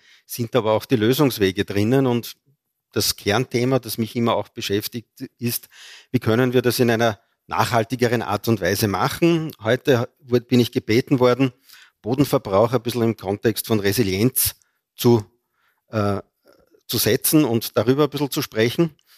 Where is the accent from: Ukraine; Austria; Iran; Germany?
Austria; Freistadt, Upper Austria; born there; Auch als gebürtiger Oberösterreicher, komme aus Freistadt ursprünglich